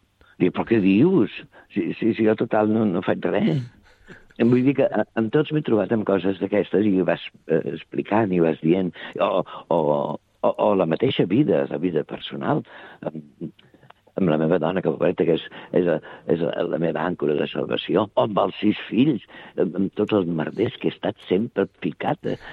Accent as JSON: {"language": "Catalan", "town": "Sabadell", "region": "Catalonia", "country": "Spain", "said": "El ser de Sabadell, com aquell que diu, perquè jo soc d'aquí, soc del Marenc, soc de la terra, no?"}